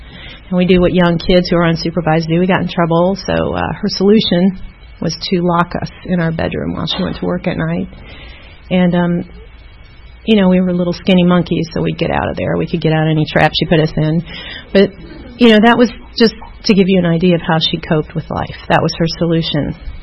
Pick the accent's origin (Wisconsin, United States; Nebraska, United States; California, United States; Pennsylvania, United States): Wisconsin, United States; Milwaukee; born there; I was born in Milwaukee, Wisconsin, to a young mother. My parents were 17 and 19, I think, when I was born.